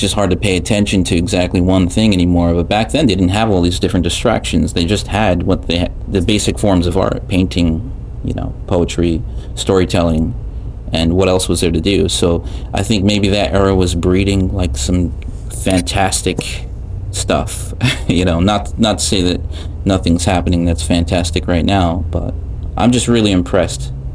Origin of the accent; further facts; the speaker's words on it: New York, United States; But if I grew up here in New York, so, you know, Orange County, New York, which is about an hour from Manhattan, and it's pretty culturally diverse.